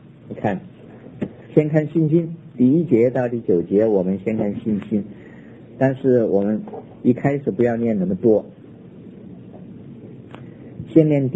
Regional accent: China; 所以我们中国人都晓得一句话说，助人为快乐之本。

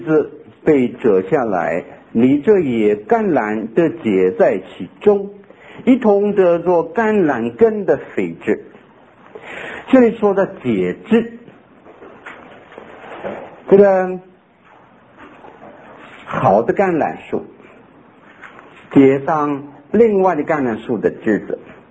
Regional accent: North China, China; 在我的家乡华北，这个有一种树叫做酸楂

